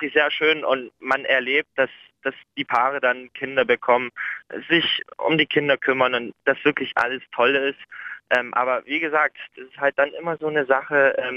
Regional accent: Saxony, Germany; Ich komme aus der Nähe von Bautzen und bin Sorbe

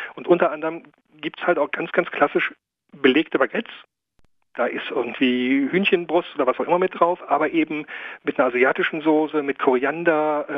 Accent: Cologne, North Rhine-Westphalia, Germany; Ich komme und lebe aus Köln, ja, genau.

